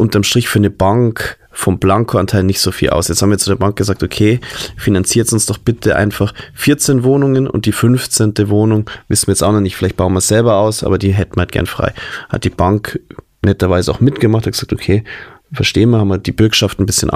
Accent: Bavaria, Germany; Also dieses Gebiet war schon von mir als Kind irgendwo, ja, ich komme aus der Nähe

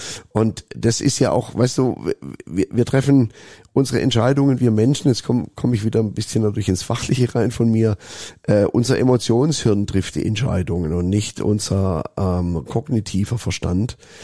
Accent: Germany; now in Switzerland; Ja, weil ich bin ja Deutscher, lebe in der Schweiz, lebe hier gerne

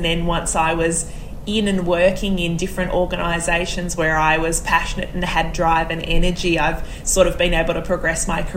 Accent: Melbourne, Victoria, Australia; So, I live in Melbourne, Australia. I'm 35 years old. I grew up in Melbourne, did all of my schooling here, did my university here.

